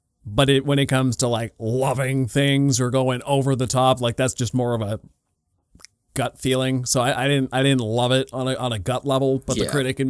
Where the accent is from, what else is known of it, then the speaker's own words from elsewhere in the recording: Canada; hockey just because I'm Canadian